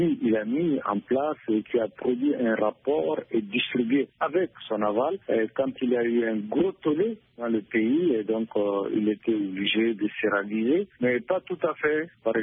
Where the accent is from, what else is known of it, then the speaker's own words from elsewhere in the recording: Chad; L'histoire de la primature chez nous au Tchad